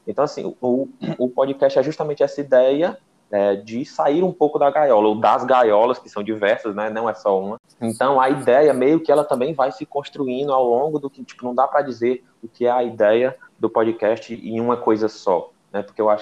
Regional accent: Northeast Region, Brazil; Sou também nordestino, moro no Ceará, gosto da nossa cultura.

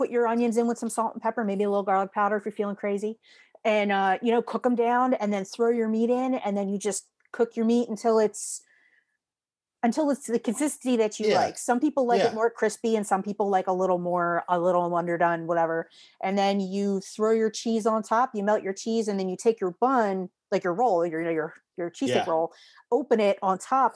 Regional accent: United States; I'm an American girl

